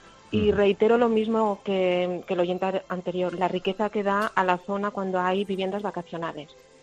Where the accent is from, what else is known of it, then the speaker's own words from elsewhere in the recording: Playa de Muro, Balearic Islands, Spain; Yo soy de Playas de Muro y es una zona totalmente turística